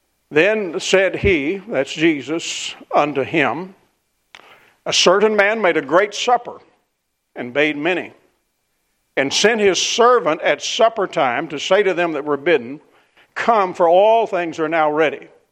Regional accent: Kentucky, United States; Now, I grew up in the South in Western Kentucky

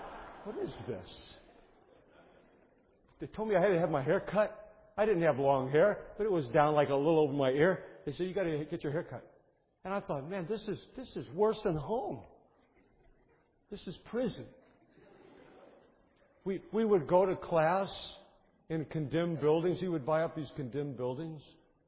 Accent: Chicago, Illinois, United States; I'm from Chicago, Illinois, and I'm not a Baptist.

